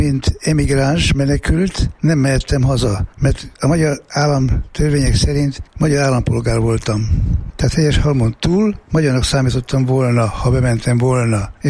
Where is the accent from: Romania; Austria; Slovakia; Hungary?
Austria; Vienna; A feleltel igen egyszerű. Bécsi, magyar vagyok.